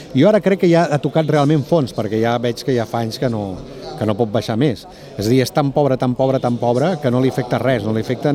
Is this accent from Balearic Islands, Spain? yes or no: no; Portbou, Catalonia, Spain; jo ara ja em trobava gent de Portbou de tota la vida que deien, tu, aviam si foteu el camp.